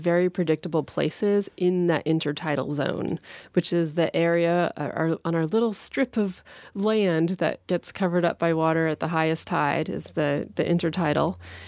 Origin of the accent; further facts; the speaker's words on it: Northeast, United States; I grew up in the Northeast and spent a lot of time on the ocean, sailing off the coast of Maine and New Hampshire.